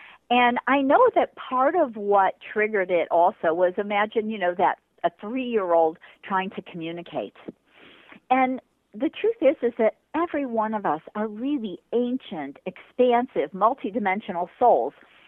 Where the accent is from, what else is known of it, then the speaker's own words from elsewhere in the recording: California, United States; I grew up in California in the late 60s, early 70s. I was a teenager then